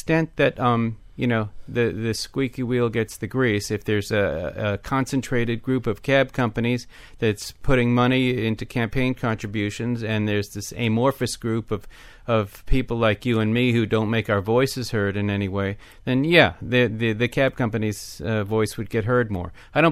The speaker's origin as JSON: {"language": "English", "town": "Long Island", "region": "New York", "country": "United States", "tie": "born or raised there", "also_born_or_lived": "Massachusetts / Brussels, Belgium", "said": "Yeah, well, I grew up partly in Long Island and Massachusetts, and you know, after sixth grade, my dad took a job doing retail department store consulting in Europe, and so we lived in Brussels for a few years"}